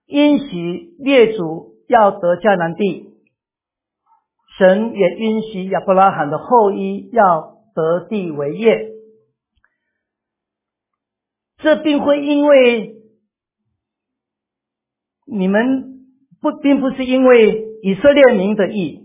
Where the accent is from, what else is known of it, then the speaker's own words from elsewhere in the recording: China; 如果没有的话呢，我们中国人的新年一直延迟到元宵节，对不对？